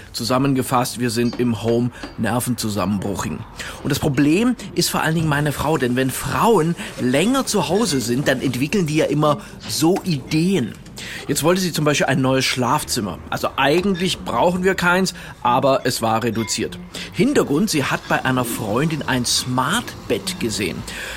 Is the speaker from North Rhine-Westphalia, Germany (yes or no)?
no; Baden-Württemberg, Germany; Aber ich bin Schwabe